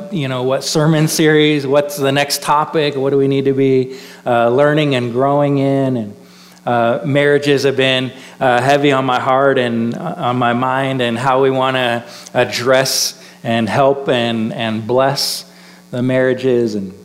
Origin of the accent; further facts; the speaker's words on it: Washington, United States; And Becky's from Missouri, I'm from Washington State, so that's a miracle of itself that we both ended up there.